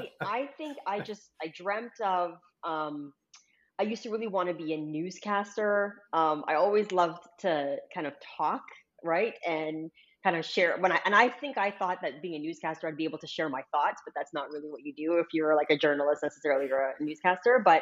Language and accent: English; Canada; being Canadian, it's mixed, right? Because there is that mixed identity, which makes it so much more interesting, makes it kind of fun. But there is that Jamaican component